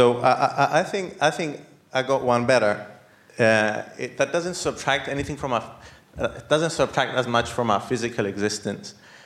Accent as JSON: {"language": "English", "country": "Cyprus", "said": "I'm Greek Cypriot."}